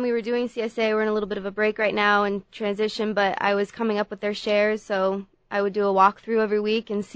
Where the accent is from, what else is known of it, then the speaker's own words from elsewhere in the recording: Maine, United States; I'm from Maine originally.